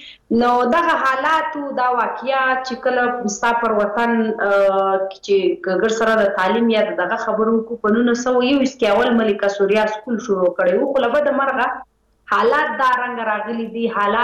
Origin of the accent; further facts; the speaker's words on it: Khyber Pakhtunkhwa, Pakistan; ملیحا زه ته دواړي د پښتونخوا وطن بچی یو، دلته پاتې شوی یو، دلته پیدا شوی یو.